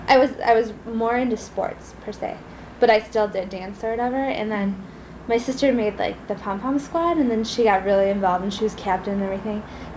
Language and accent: English; Milwaukee, Wisconsin, United States; I was born in Milwaukee. That was the hospital, but I've always lived in Milwaukee.